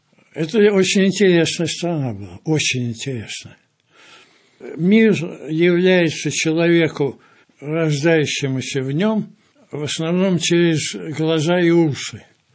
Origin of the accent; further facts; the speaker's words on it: Moscow, Russia; Вот я коренной москвич, дитя Арбата